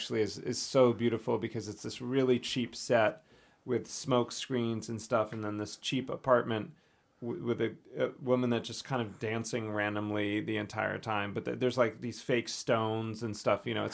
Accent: North Carolina, United States; Sort of in between Charlotte and Asheville. So, you know, you kind of have the beach, the flatlands, and the mountains. And I grew up on the bottom of the mountain.

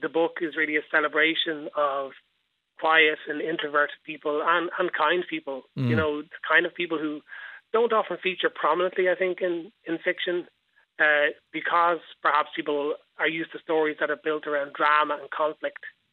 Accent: Dublin, Leinster, Ireland; I'm from Dublin. I'm 45. I'm married, two kids. I'm a civil servant by day. And I spent all my life in Dublin. I grew up in Beaumont.

